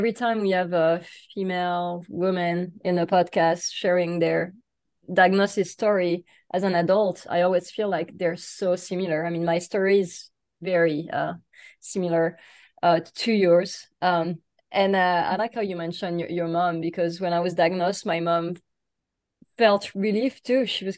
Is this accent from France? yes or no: yes; France; I was raised in France where there was like no resources.